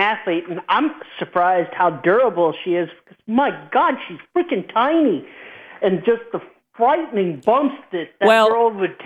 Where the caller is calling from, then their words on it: Arkansas, United States; from Arkansas.